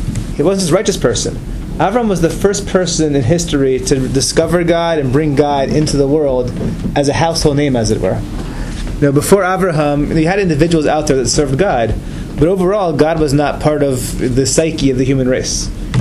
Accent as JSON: {"language": "English", "town": "Atlanta", "region": "Georgia", "country": "United States", "tie": "born or raised there", "said": "This is written by Rabbi Emanuel Feldman, who was my rabbi growing up in Atlanta many years back."}